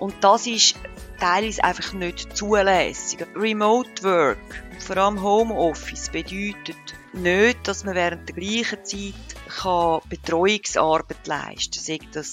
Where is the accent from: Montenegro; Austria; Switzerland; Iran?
Switzerland; wir als Schweizer können nicht einfach in Bali am Strand arbeiten.